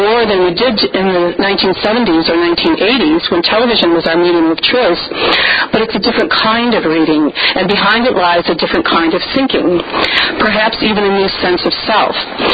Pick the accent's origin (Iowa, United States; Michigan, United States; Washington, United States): Michigan, United States; Ann Arbor; the daily newspaper in my hometown, Ann Arbor, Michigan, will cease publishing altogether.